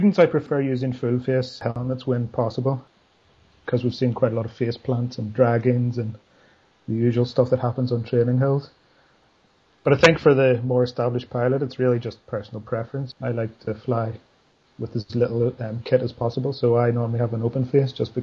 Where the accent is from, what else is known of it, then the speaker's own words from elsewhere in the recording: Belfast, Northern Ireland, United Kingdom; because I grew up on a hill overlooking the city of Belfast, as you can probably work out from my accent. So my flying dreams were always about flying over Belfast at night time for some reason.